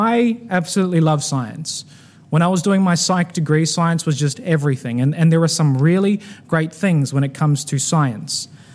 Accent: Queensland, Australia; I'm a Queenslander, see?

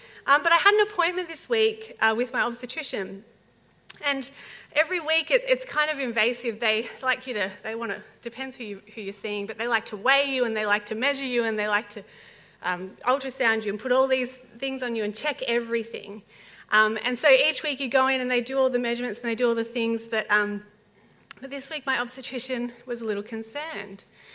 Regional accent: Warburton, Victoria, Australia; it's really great to be back in Melbourne, which is actually my hometown. I grew up in the Yarra Valley up in Warburton and headed up to college after I graduated high school

